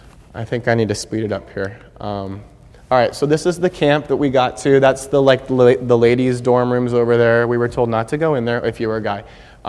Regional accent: Washington, United States; I'm from Washington State, and in eastern Washington, there's pine trees everywhere

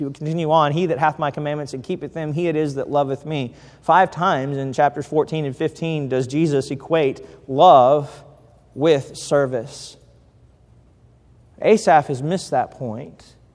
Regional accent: Idaho, United States; I grew up in Idaho, and Josh probably told you that.

